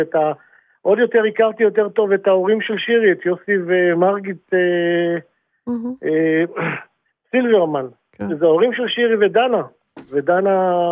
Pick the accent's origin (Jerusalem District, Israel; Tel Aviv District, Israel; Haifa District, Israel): Tel Aviv District, Israel; Holon; אני יליד חולון